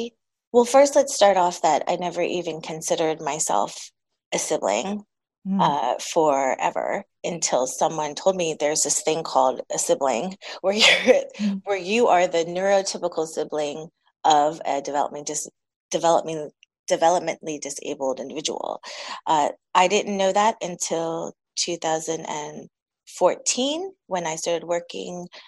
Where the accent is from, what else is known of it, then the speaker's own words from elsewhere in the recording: Minnesota, United States; born there; I'm Taiwanese American. I'm from actually born in Minnesota.